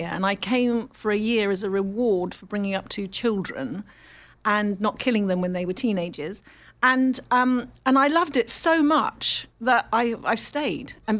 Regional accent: England, United Kingdom; Excuse me, I'm English.

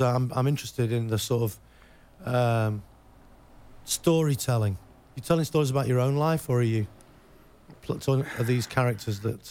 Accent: England, United Kingdom; I, as an English guy, was not aware of that whole East Coast working class singer-songwritery thing

